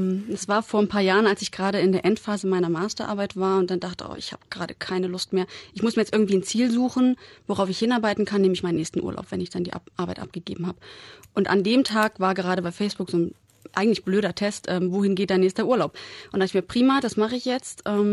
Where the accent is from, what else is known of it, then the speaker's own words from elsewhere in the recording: Leipzig, Saxony, Germany; Als gebürtige Leipzigerin kenne ich dann doch ein paar Straßennamen hier.